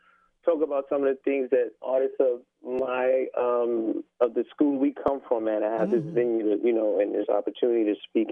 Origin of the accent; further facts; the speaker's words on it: Mount Vernon, New York, United States; I joined a little local group in Mount Vernon. I'm from Mount Vernon, New York.